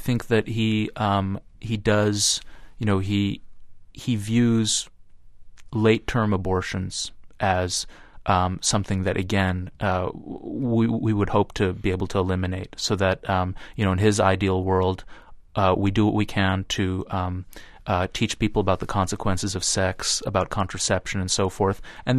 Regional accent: Buffalo, New York, United States; When I was growing up in Buffalo, the big story was not abortion. It was plant closings and job losses

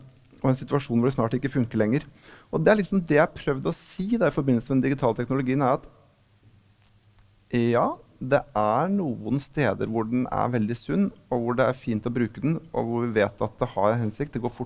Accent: Lillehammer, Innlandet, Norway; som er lokalavisa hjemme på Lillehammer

